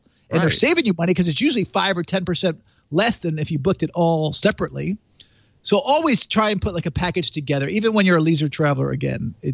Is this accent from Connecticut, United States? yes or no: yes; Norwalk, Connecticut, United States; Jay Walker. Yes. Yeah. Of course. Yeah. Priceline actually is from where I grew up in Connecticut.